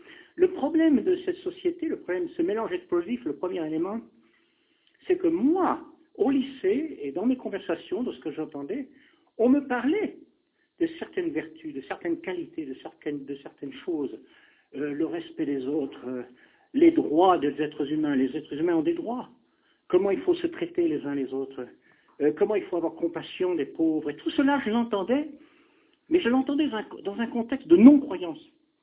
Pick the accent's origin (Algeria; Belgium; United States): United States; Texas; accent: Texan; pardonnez mon accent texan, hein, parce que depuis le temps, c'est pas grave.